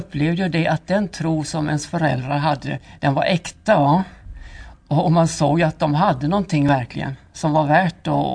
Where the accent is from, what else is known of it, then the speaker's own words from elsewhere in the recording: Kalmar County, Sweden; Jag kommer från Öland.